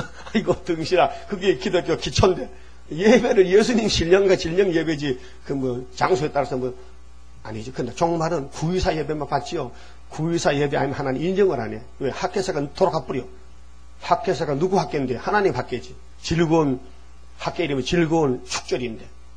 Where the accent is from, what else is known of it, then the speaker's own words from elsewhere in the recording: Uiseong, North Gyeongsang, South Korea; 나는 연고지가 의성입니다. 거기서 태어나 살았기 때문에.